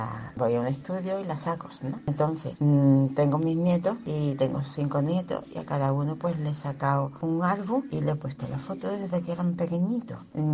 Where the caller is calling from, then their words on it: San Fernando, Spain; Hola, buenas noches.